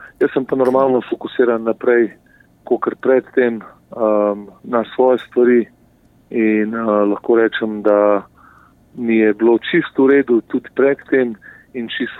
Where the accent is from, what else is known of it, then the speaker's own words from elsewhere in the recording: Ljubljana, Central Slovenia, Slovenia; born there; jaz v bistvu kot rojen Ljubljančan, rojen državljan v Sloveniji soočam cel cajt s tem